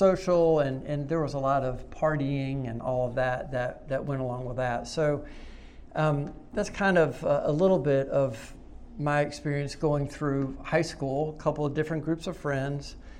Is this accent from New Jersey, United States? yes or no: no; Winston-Salem, North Carolina, United States; also born or lived in Wisconsin; So depending on who I'm talking to, I'm from Wisconsin, I'm from North Carolina, but really grew up in Winston-Salem.